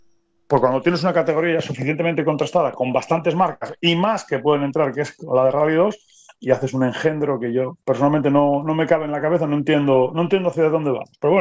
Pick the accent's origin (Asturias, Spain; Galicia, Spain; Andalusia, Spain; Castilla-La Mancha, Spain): Asturias, Spain; Valdés; yo soy del Concejo de Valdés